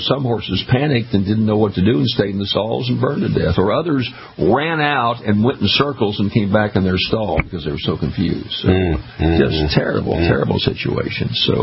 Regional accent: St. Louis, Missouri, United States; So I was raised in St. Louis, Missouri. That's where I went to high school.

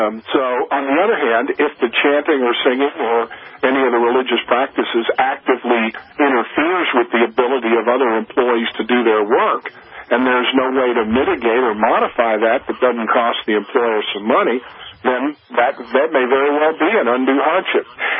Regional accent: Texas, United States; like my home state of Texas, the state law is also 15.

